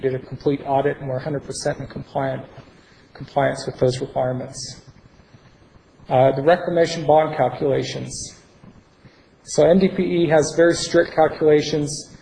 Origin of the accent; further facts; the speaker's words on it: Alaska, United States; I am Alaskan, born and raised in Alaska, but have spent my life on the road.